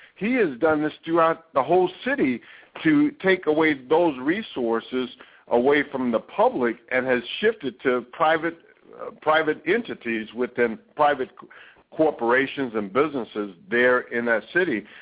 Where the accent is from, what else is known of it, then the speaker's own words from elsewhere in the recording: the South, United States; I was raised and born in the South myself